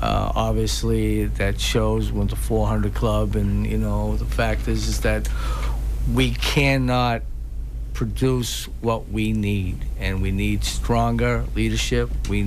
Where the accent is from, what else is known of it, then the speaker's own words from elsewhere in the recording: Boston, Massachusetts, United States; You know, when I grew up in South Boston, there was 52 bar rooms in a 3-mile radius